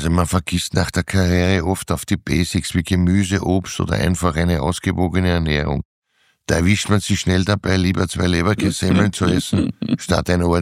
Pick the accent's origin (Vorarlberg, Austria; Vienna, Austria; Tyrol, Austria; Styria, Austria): Vienna, Austria; Ich bin Wiener und da gehört der Schnitzel einfach dazu.